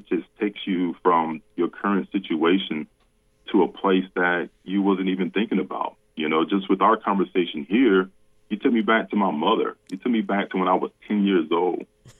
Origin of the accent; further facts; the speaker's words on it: Florida, United States; You know, we grew up in Central Florida. We didn't have much, but she made the most out of what she was able to have.